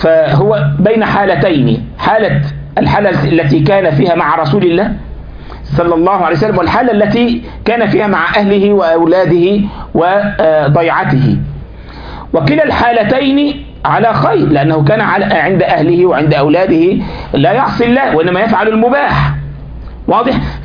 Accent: Egypt; يقول لك يا أخي حتى عندنا في مصر في قهوة

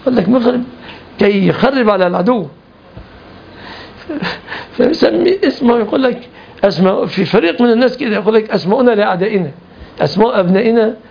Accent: Egypt; عندنا في مصر ما يفهمون المعاني كثيرا

